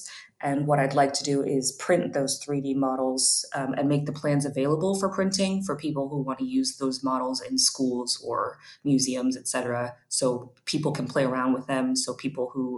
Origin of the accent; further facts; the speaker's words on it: United States; I am an American studying the role of ancient Egyptian presence in ancient Rome.